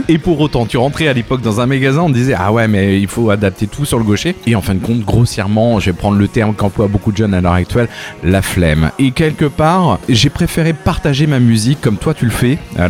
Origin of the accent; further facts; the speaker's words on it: Pays de la Loire, France; J'ai passé toute mon enfance en Loire-Atlantique, donc je sais que la Bretagne.